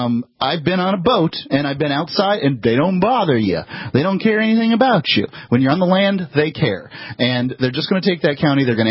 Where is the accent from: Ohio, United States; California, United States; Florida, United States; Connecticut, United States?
Florida, United States; born there; moved away; Because when I was born in Florida in 1971, things were quite a bit different than they are today.